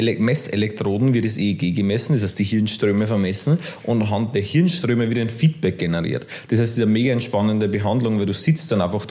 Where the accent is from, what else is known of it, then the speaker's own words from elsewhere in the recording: Lower Austria, Austria; Ich komme ja eigentlich aus Niederösterreich, ich bin eigentlich vom Bahnhof aufgewachsen.